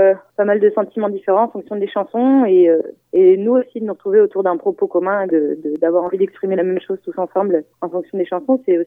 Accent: Rennes, Brittany, France; On vient tous de Rennes, je crois, en tout cas à la base on s'est tous rencontrés à Rennes.

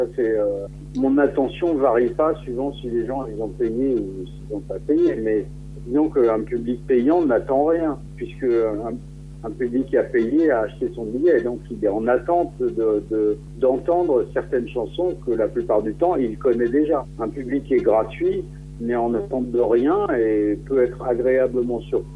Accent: Paris, Île-de-France, France; born there; Je suis français, je suis né à Paris, mais je connais la Bretagne.

